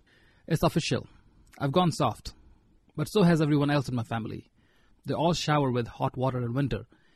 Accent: India; moved away; This is what I did every single day when I was growing up in India.

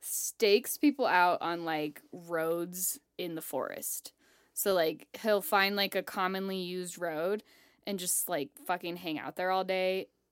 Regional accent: Colorado, United States; I'm fine. I'm from Colorado.

